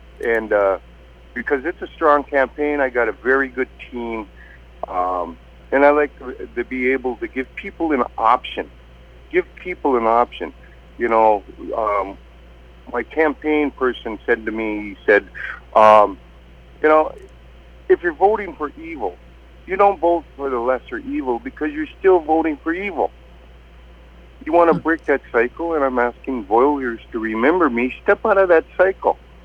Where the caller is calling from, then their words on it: Duluth, Minnesota, United States; Oh, I live in Duluth. Right now I'm sitting on my front porch.